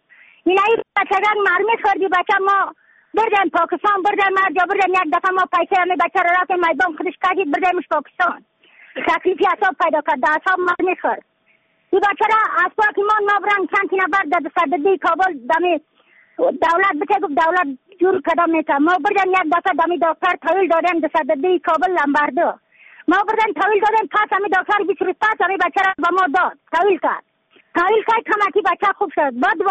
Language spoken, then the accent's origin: Persian; Badakhshan, Afghanistan; از بدخشان هستم، مرکز بدخشان ولسوالی اکل پایان.